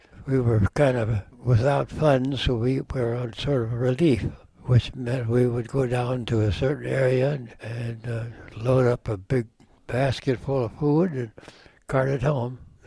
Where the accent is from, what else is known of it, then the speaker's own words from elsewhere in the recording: South Dakota, United States; also born or lived in Buffalo Center, Iowa / Rockford, Illinois; Well, I grew up in South Dakota amongst a lot of Indians that were down there at that time. From South Dakota, went to a town called Buffalo Center in Iowa. It's where some of the relatives lived.